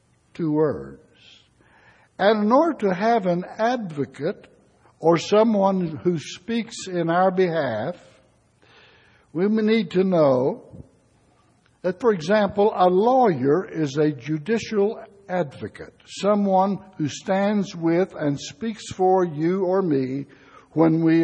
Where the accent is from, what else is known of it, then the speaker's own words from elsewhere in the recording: West Virginia, United States; I was raised in McDowell County in a small mining camp. I started to school at the Baldwin School in a little town called Amanada, a town most people never heard of.